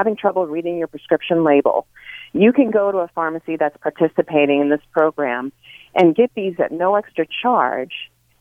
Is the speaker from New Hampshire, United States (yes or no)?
yes; Nashua, New Hampshire, United States; now in Florida, United States; I'm from Nashua, New Hampshire, but that's a lifetime ago.